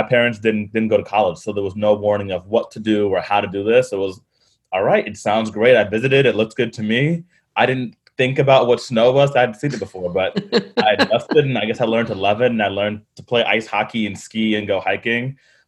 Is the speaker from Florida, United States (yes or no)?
yes; Pensacola, Florida, United States; So growing up in Pensacola, I really could never be still.